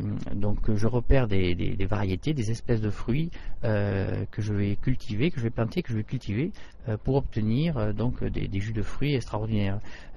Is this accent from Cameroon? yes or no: no; Nîmes, Occitanie, France; donc moi je suis né à Nîmes et donc je suis un produit authentique nîmois, quoi.